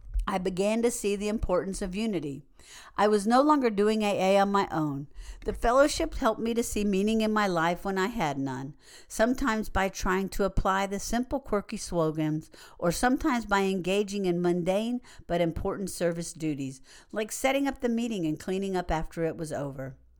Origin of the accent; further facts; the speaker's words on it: Maryland, United States; moved away as an adult; I grew up in Maryland, where I lived for 51 years